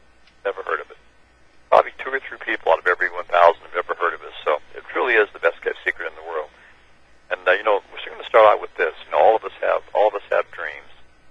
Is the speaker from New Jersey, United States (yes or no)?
no; Washington, United States; When I grew up in Washington State here, and after college, I went to work for Del Monte Foods.